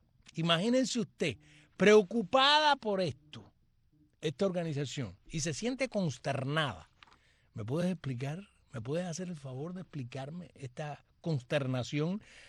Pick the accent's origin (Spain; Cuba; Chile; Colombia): Cuba; yo soy cubano